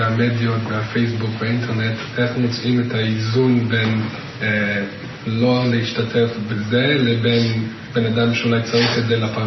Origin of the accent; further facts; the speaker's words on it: Canada; אני מקנדה במקום, אז את כל המשפחה שאני לא מכיר קרוב קרוב באור יהודה